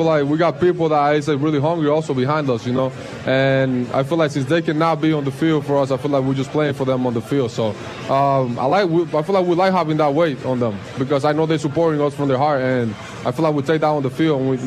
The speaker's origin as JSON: {"language": "English", "town": "Loma de Cabrera", "region": "Dajabón", "country": "Dominican Republic", "said": "I feel like I'm from Loma de Cabrera. There's 20,000 people over there."}